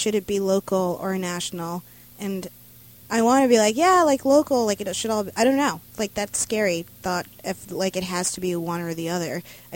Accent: Brooklyn, New York, United States; now in Hudson, United States; I grew up in Brooklyn, New York, and I've never been informed about really what was going on locally, like local politics in my neighborhoods that I lived

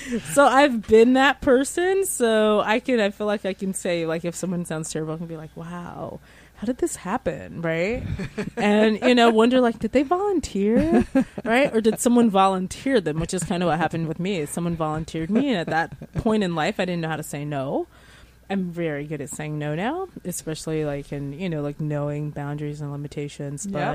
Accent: North Carolina, United States; but I'm from the Outer Banks. So it feels like I'm at home whenever it's, you know, whenever it's like, oh, wow.

